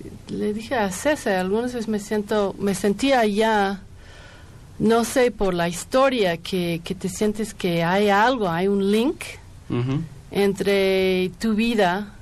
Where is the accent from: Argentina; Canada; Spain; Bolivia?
Canada; Edmonton, Alberta; Spanish is a second language; Soy de una ciudad, una provincia se llama Alberta, en uh-huh. Canadá, y una ciudad se llama Edmonton.